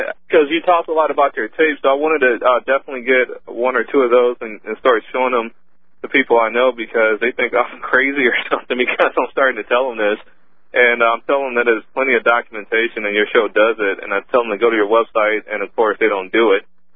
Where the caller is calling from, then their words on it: Missouri, United States; From Missouri.